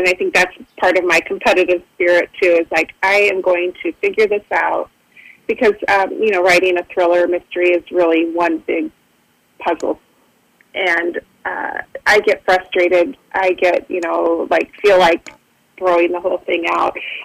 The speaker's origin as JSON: {"language": "English", "town": "Mason City", "region": "Iowa", "country": "United States", "tie": "born or raised there", "lives_now": "Dubuque, United States", "said": "I grew up in Mason City, and I think I was known there as"}